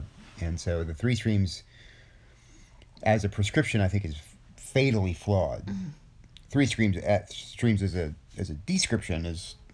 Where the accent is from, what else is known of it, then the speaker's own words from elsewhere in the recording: Nigeria; We're Nigerian. We're part of that province.